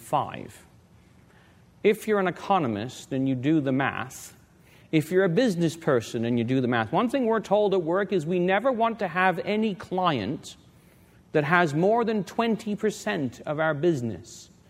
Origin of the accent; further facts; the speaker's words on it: Canada; Well, we come from Canada.